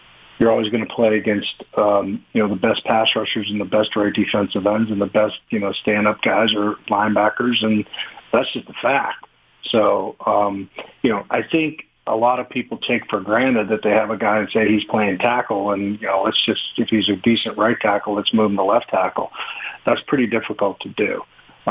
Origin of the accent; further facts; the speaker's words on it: Beaver County, Pennsylvania, United States; there was all kinds of urban legends and things growing up in Beaver County